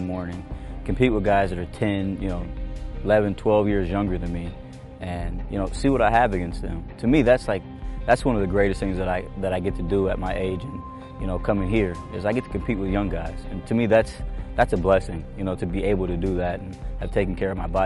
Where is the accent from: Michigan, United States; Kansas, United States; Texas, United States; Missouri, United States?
Kansas, United States; Salina; I was born and raised in Salina, Kansas. You know, more of a like smaller town, kind of country. You got wheat fields, you got cattle.